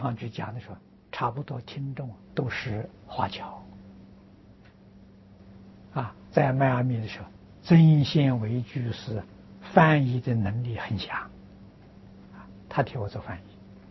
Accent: China; 我们中国人讲神通他们有天眼通

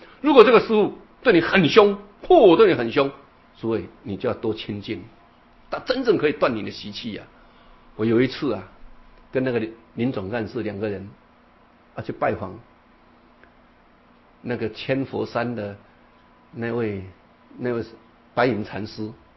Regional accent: Taiwan; 我们台湾话叫头大面树空，

